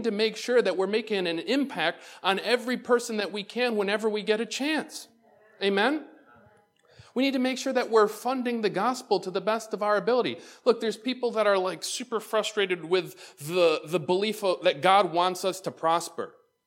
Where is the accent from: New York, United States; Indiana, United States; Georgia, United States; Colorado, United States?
New York, United States; Waterport; also born or lived in Lyndonville; that grew up in Waterport, Brockport's like the other side of the state. And so no one knows me from growing up in Lynnonville and Waterport, Albion area here.